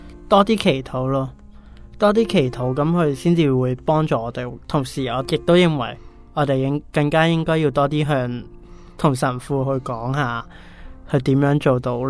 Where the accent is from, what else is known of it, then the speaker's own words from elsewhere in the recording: Hong Kong; 我们香港人